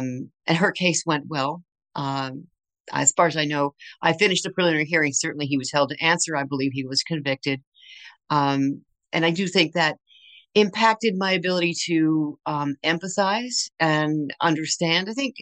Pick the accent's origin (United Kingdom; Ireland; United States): United States; Berkeley, California; born there; also born or lived in Tacoma, Washington / Texas / Michigan / Maryland; Yeah, so I was born in Berkeley, and then we moved all over the place pretty much until I was a senior in high school.